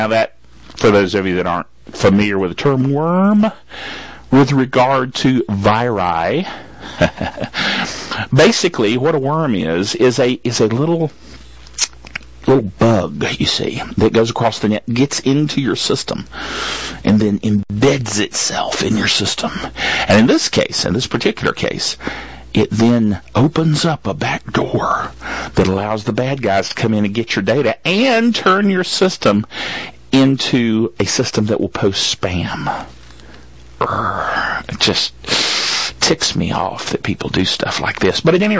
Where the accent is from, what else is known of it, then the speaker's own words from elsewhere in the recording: North Carolina, United States; See, I was born and raised right here in North Carolina.